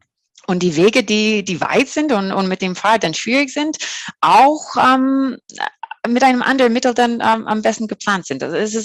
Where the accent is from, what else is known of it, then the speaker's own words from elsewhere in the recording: Canada; German is a second language; now in Germany; ich komme aus Kanada und ich habe das Vergleich ist für mich zwischen Kanada und Deutschland